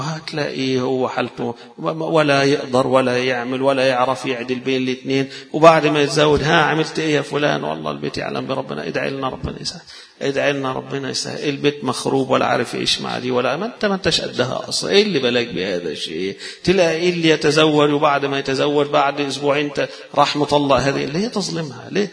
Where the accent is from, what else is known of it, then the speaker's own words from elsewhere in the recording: Egypt; احنا كمصريين مش متعودين على هذا الشيء